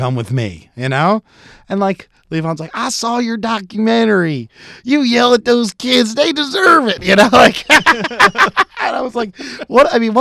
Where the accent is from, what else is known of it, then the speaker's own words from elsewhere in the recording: Philadelphia, Pennsylvania, United States; I am from Philly originally.